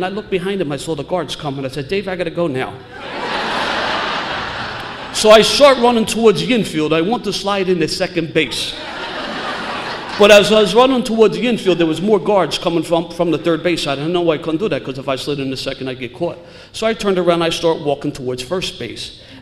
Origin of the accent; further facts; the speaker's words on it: Pennsylvania, United States; When I grew up in Pennsylvania, in the Commonwealth of Pennsylvania, the drinking age has always been 21, and it's hard to drink in Pennsylvania.